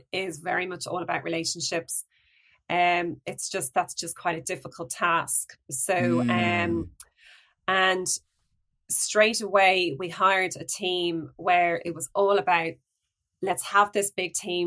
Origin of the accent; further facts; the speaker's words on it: Ireland; I thought, how hard can this be to set up a business in Ireland? I'm Irish and I've got relationships